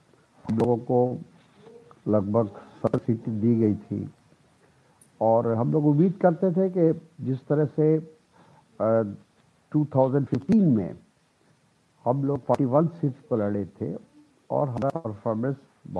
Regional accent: Bihar, India; हम भी बिहार से बिलोंग करते हैं

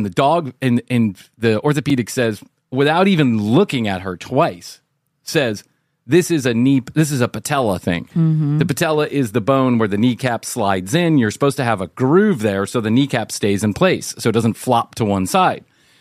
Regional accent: Ireland; Because I'm Irish, and that's what we do.

